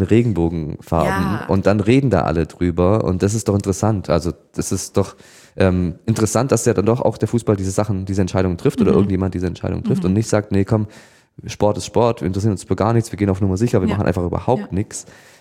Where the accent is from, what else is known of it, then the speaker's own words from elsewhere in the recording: Böblingen, Baden-Württemberg, Germany; Ich komme ja hier aus Böblingen, also auch nicht weit weg.